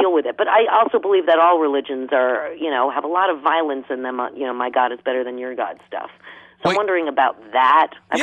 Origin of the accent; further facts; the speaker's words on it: Short Hills, New Jersey, United States; Well, actually, yeah, I grew up actually in Short Hills, New Jersey, and there was a stake in our town, sure.